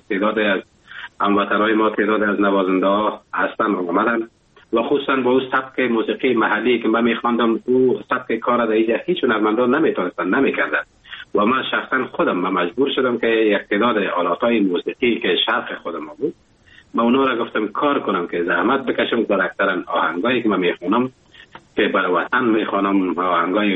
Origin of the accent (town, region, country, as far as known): Afghanistan; now in Germany